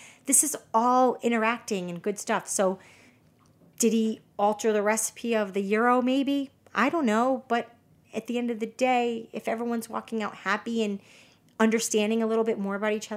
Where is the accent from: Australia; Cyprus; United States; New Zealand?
Cyprus; I'm from Cyprus and we have a dish just like this.